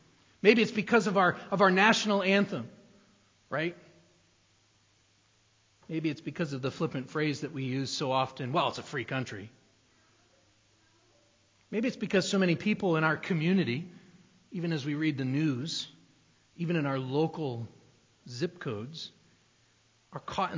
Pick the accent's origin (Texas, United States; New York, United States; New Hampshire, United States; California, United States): New Hampshire, United States; I grew up in New Hampshire. The state motto in New Hampshire is live free or die.